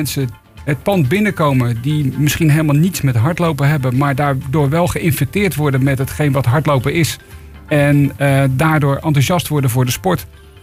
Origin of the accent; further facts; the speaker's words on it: Netherlands; Ja, daar zijn we Nederlanders voor.